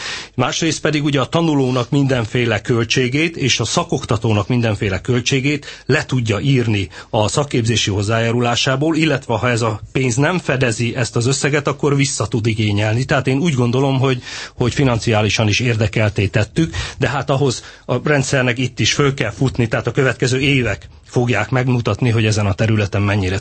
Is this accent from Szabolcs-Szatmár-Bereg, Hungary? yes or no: yes; Szabolcs-Szatmár-Bereg, Hungary; ahonnan én jövök, Szabolcs-Szatmár-Bereg megyéből